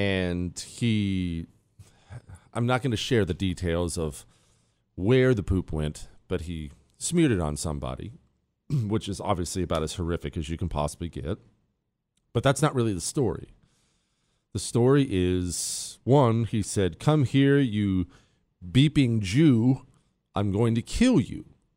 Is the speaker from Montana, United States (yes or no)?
yes; Montana, United States; also born or lived in Ohio, United States; I grew up in Montana. I was born in Ohio, grew up in Montana, but I'm not one of these anti-city guys.